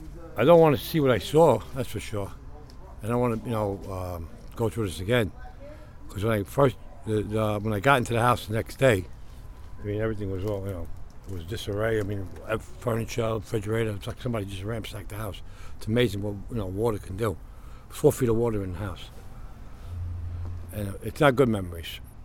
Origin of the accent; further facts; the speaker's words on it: Brooklyn, New York, United States; now in Sheepshead Bay, United States; I'm originally from Bensonhurst, Brooklyn, and I migrated to Sheepshead Bay in 1987.